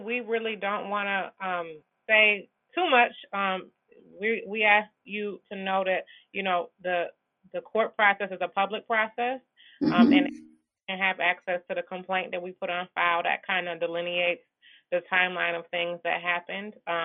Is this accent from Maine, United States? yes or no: no; New York, United States; I hail from Central New York, and I love what I do. We have a small firm here in the Bay Area, right across the bridge from San Francisco